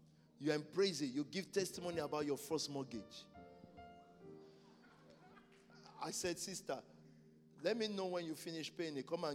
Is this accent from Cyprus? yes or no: no; Nigeria; I grew up in Nigeria. I'm not necessarily from a poor family at all.